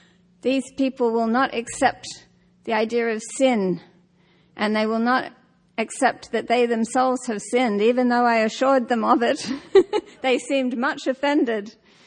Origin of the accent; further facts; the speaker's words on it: Australia; all the books I read at that period growing up in Australia were from somewhere else